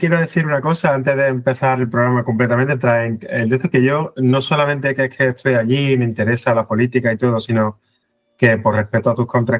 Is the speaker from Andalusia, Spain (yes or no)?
yes; Córdoba, Andalusia, Spain; Bueno, soy de Córdoba.